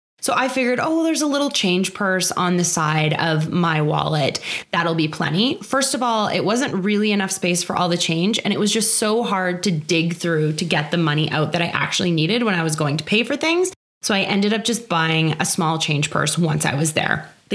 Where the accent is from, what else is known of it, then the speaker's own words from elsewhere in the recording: Canada; I've noticed this as a Canadian trying to buy cold medicine like Advil Cold and Sinus or Sudafed in America.